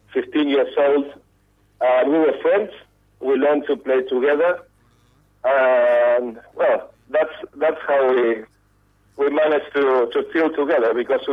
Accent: Rosario, Santa Fe, Argentina; English is a second language; We are from Rosario. We are founded and based nowadays in Rosario.

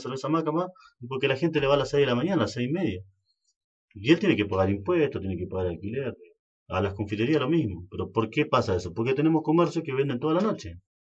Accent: Ingeniero Jacobacci, Río Negro, Argentina; nos sentimos orgullosos de decir que somos de Jacobacci, que somos jacobacinos.

